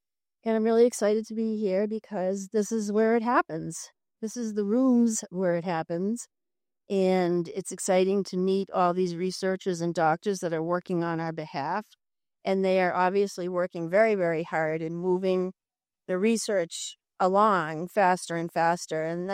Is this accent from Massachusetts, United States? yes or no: yes; Boston, Massachusetts, United States; I'm from Boston, Massachusetts.